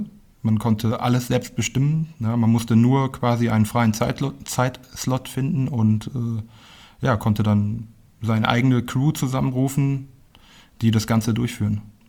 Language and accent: German; Olpe, North Rhine-Westphalia, Germany; born there; now in Fulda, Germany; ich bin im Sauerland, in Olpe geboren und bin aber ziemlich oft umgezogen und letztendlich 2012 in Fulda gelandet.